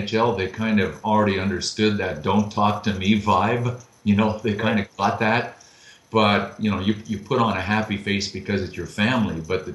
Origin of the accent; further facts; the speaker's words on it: Thurso, Quebec, Canada; also born or lived in Buckingham; You know, I was born in Buckingham, but I'm actually from a town that's 14 miles from Buckingham. The reason I was born in Buckingham is there was no hospital in Thurso, Quebec.